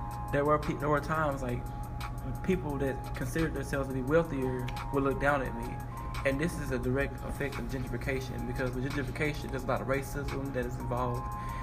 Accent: Dallas, Texas, United States; Yes, growing up in North Dallas, I have watched stores change, prices go up

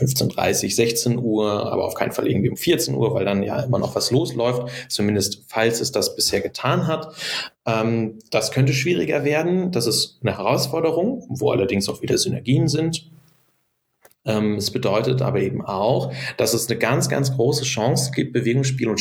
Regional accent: North Rhine-Westphalia, Germany; ich komme jetzt aus NRW, also es ist immer auch eine sehr westdeutsche Perspektive an der Stelle.

